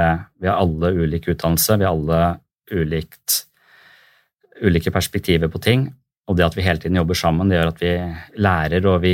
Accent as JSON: {"language": "Norwegian", "town": "Tønsberg", "region": "Vestfold", "country": "Norway", "said": "Men nå kommer jeg fra Tønsberg, som jeg føler da er et sånn mobbete sted."}